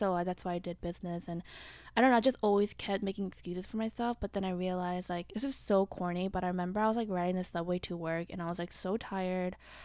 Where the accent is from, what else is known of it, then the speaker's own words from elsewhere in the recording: Atlanta, Georgia, United States; moved away as an adult; also born or lived in South Korea; now in New York, United States; I grew up in Atlanta, Georgia, like more in the suburbs.